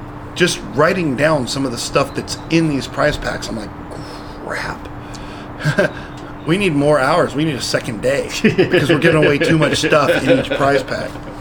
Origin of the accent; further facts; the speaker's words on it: Houston, Texas, United States; So we're two dudes from Houston.